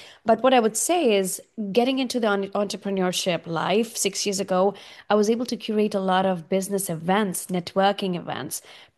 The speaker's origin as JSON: {"language": "English", "country": "India", "tie": "born or raised there", "said": "I grew up in India eating on banana leaves."}